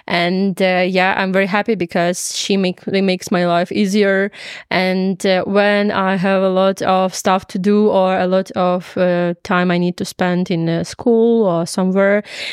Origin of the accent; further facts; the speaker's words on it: Ukraine; English is a second language; And I'm like, yeah, I'm from Ukraine.